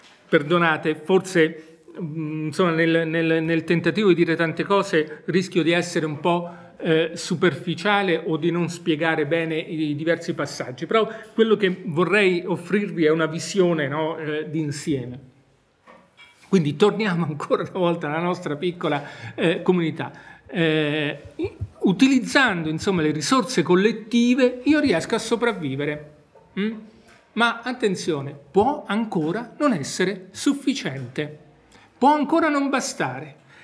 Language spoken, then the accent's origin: Italian; Marche, Italy; io vengo dalle Marche.